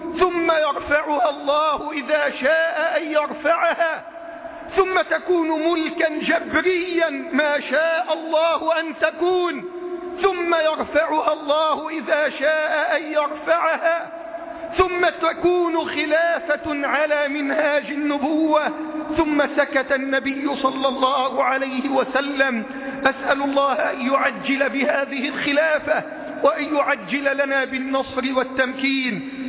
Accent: Egypt; اللهم احفظ بلدنا مصر من الفتن ما ظهر منها وما بطن.

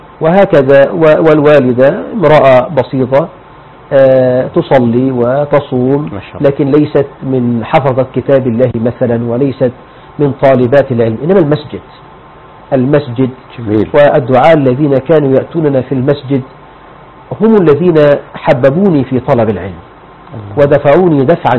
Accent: Egypt; وأنا صغير عندما بدأت في حفظ كتاب الله عز وجل في الكتاب عندنا في مصر

